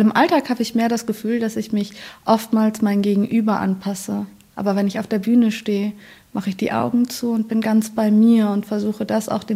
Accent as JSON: {"language": "German", "country": "Afghanistan", "lives_now": "Germany", "said": "Dinge, über die ich jetzt zum Beispiel aktuell schreibe, ist meine Heimat Afghanistan."}